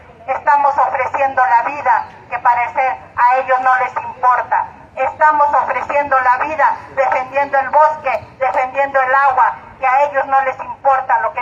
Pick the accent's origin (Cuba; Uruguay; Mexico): Mexico; Santiago Mezquititlán, Querétaro; now in Mexico City, Mexico; soy originaria de Santiago Mezquititlán, residente en la Ciudad de México